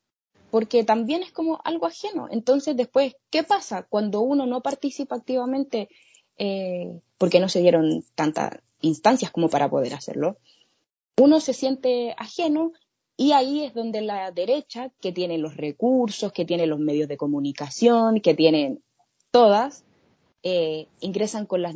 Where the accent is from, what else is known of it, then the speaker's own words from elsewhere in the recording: Chile; muchas personas dicen que somos tontos los chilenos